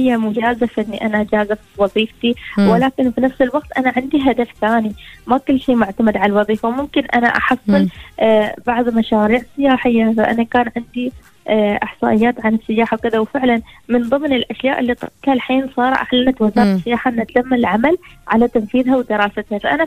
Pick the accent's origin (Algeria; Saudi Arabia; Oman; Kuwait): Oman; وأنا عمانية